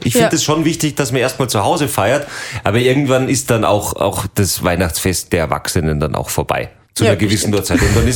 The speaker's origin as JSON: {"language": "German", "town": "Munich", "region": "Bavaria", "country": "Germany", "tie": "born or raised there", "said": "ich bin ja gebürtiger Münchner"}